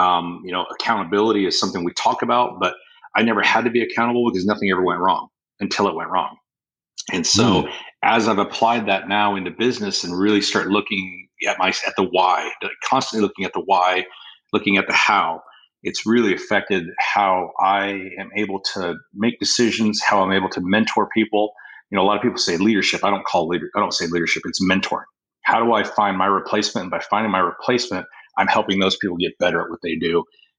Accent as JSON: {"language": "English", "region": "California", "country": "United States", "tie": "born or raised there", "also_born_or_lived": "Washington / Florida / South Carolina", "said": "So I grew up mostly in I was born in Washington, grew up mostly in California, high school in Florida, and then a little bit of college in South Carolina."}